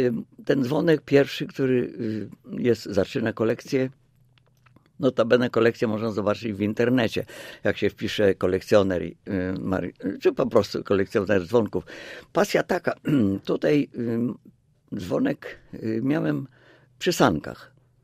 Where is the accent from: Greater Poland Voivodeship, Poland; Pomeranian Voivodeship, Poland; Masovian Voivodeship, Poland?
Masovian Voivodeship, Poland; Mława; born there; a ja się urodziłem w Mławie w 1945 roku